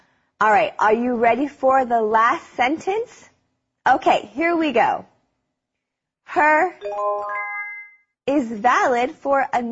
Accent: United States; I am an American, so I have an American passport.

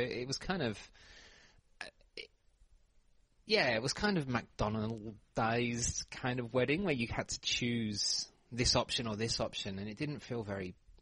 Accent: United Kingdom; Well, yeah, because I'm British, maybe.

